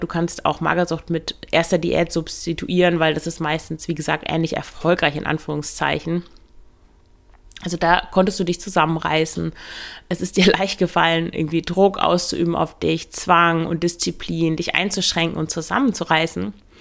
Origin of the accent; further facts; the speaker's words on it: Northern Germany, Germany; Ich komme ja aus Norddeutschland, bei uns sagen wir, nichts nachzunehmen